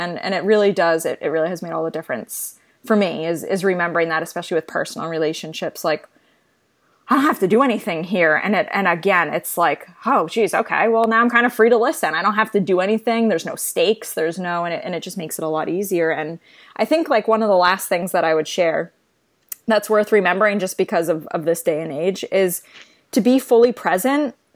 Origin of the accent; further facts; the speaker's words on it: New England, United States; Without getting in my New England bubble. I'm from New England.